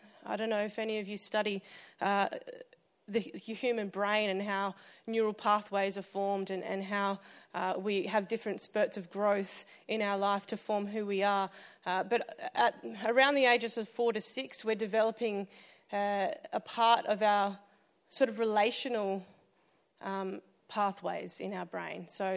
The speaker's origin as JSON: {"language": "English", "town": "Albury Wodonga", "country": "Australia", "tie": "born or raised there", "said": "Yeah, I grew up in Albury Wodonga."}